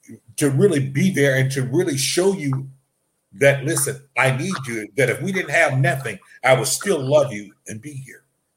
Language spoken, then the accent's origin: English; Alabama, United States; I'm rooting for everything out of Alabama. Why? Because I'm from Alabama.